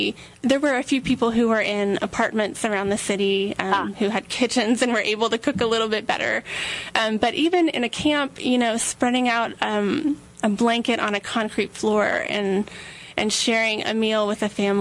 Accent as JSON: {"language": "English", "country": "United States", "said": "So people would often ask me where I was from, and I said, I'm American."}